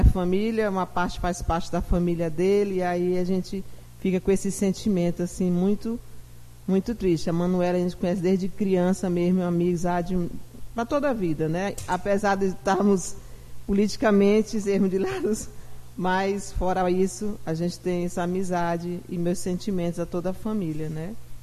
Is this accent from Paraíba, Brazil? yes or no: no; Jerumenha, Piauí, Brazil; somos de Jerumênia, e termina sendo família, né? Nossas famílias se entrelaçam também.